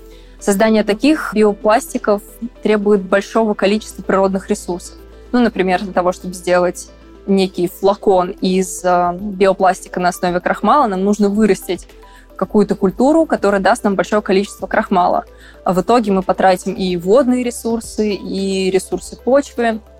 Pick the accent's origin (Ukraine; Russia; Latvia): Russia; Nizhny Novgorod, Nizhny Novgorod Oblast; Я однажды читала лекцию в Нижнем Новгороде, в моем родном городе